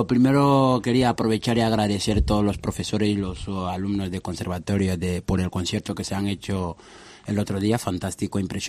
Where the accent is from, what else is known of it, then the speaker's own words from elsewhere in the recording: Fereni, Mauritania; Fereni en Mauritania, sí, en mi pueblo. Mi pueblo natal